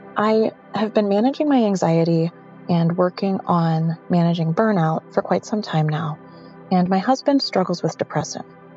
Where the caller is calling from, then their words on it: Pennsylvania, United States; I'm calling in from Pennsylvania.